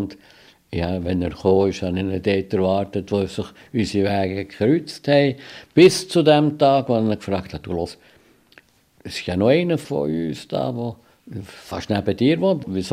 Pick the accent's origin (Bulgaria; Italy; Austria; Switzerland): Switzerland; Bern; Aber ich habe mich als Berner und Schweizer gefühlt. Und für mich war Jude nichts anderes Besonderes gewesen.